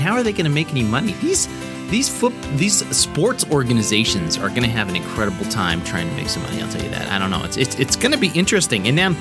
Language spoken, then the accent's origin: English; Salem, South Carolina, United States; I'm here in South Carolina, the Golden Corner, as they call it. I grew up in Salem, South Carolina. That's where I spent my childhood.